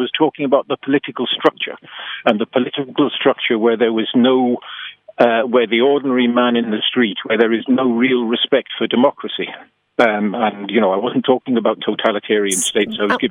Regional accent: Ireland; I know, because as an Irish civil servant, we were perpetually defending cases against them

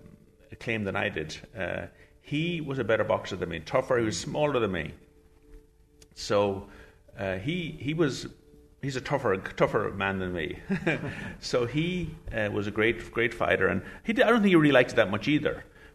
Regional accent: Enfield, Ireland; moved away as an adult; now in New York, United States; in the early 80s, my sister Rosalind and I moved to New York. And I came from Enfield to Brooklyn, so it was quite a change, quite a shock.

